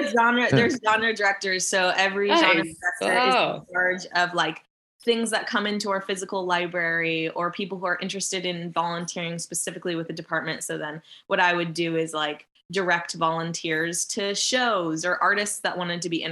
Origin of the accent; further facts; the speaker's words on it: Arcata, California, United States; also born or lived in Santa Cruz; So I moved back to Humboldt in 2020. I had been living in Santa Cruz. I grew up here in Arcata